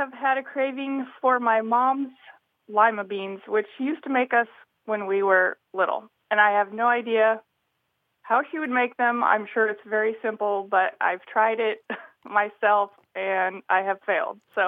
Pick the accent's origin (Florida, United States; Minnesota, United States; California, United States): California, United States; Well, my mom's from the Midwest, but I grew up in California.